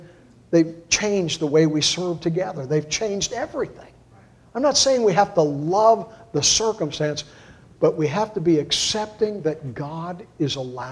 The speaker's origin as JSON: {"language": "English", "town": "Cincinnati", "region": "Ohio", "country": "United States", "tie": "born there", "said": "Now, I was born in Cincinnati, Ohio. I am not a country boy. I don't understand cows. I don't understand pigs."}